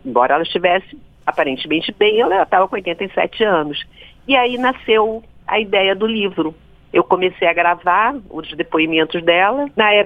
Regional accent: Rio de Janeiro, Brazil; also born or lived in Corumbá; E quando eu tinha 2 anos, a gente foi morar no Rio de Janeiro. Eu nasci em Corumbá, fui morar no Rio de Janeiro.

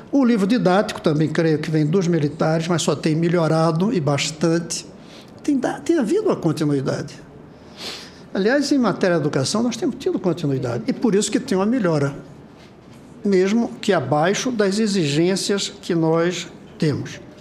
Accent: Pernambuco, Brazil; Eu, com toda a arrogância pernambucana, eu não consigo pensar assim, eu sou o primeiro brasileiro.

